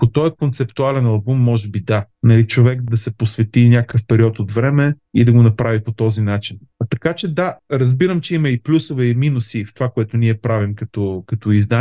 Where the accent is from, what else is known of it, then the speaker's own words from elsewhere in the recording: Pomorie, Burgas Province, Bulgaria; Аз съм от Поморие.